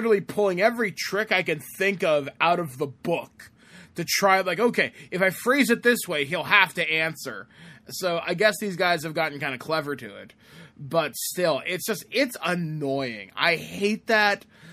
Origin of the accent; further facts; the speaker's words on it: Canada; I mean, being Canadian